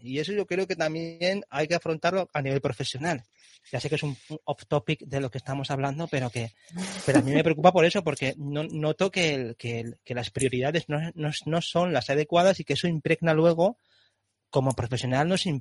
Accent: Valencia, Valencian Community, Spain; a mí me encanta vivir en Valencia, yo soy valenciano

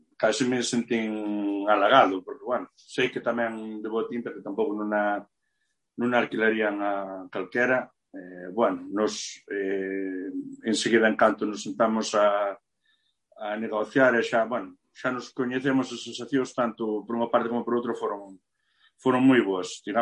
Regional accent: A Pontenova, Galicia, Spain; eu son da Ponte Nova, que nos tirábamos xa máis hacia a Mariña, que máis hacia Lugo ou hacia a Chaira

